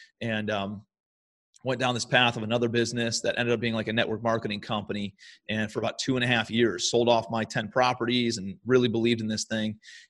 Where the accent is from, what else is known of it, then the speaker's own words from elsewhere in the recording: Cleveland, Ohio, United States; So I'm a kid from Cleveland, Ohio originally, and I was going through college when the market was going gangbusters last time, 03 to 07.